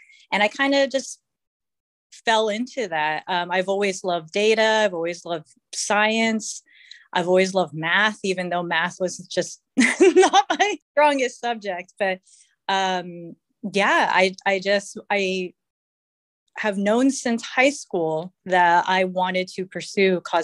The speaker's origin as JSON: {"language": "English", "region": "California", "country": "United States", "said": "So I'm from California and I'm local."}